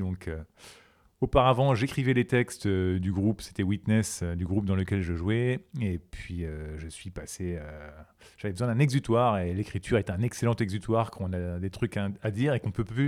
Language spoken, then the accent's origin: French; Amiens, Hauts-de-France, France; born there; Et puis, je suis né à Amiens. Donc, ce sont des quartiers que je connais bien par nature